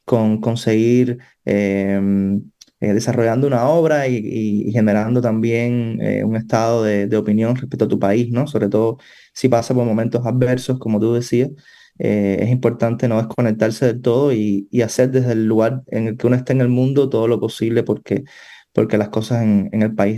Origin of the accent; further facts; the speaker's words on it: Santa Clara, Villa Clara, Cuba; born there; tengo muy buenos recuerdos de esos días en Santa Clara, que es donde yo nací, en el centro de Cuba.